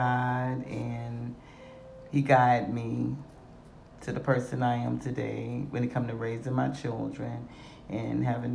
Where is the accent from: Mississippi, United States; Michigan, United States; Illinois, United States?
Mississippi, United States; born there; I was born in Mississippi, 1963.